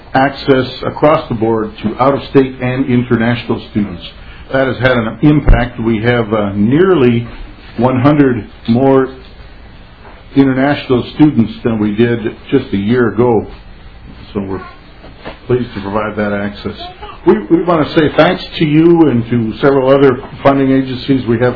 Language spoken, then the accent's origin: English; Minnesota, United States; I are both natives of Minnesota from sparsely populated areas. Mark is from St. Louis County, and I grew up in Grant County.